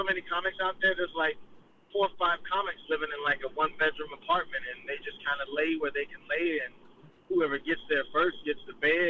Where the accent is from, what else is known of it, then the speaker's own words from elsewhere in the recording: Mississippi, United States; now in St. Cloud, United States; And the reason St. Cloud, that's home. I'm originally from Mississippi, but St. Cloud's been home to me for almost the last 30 years.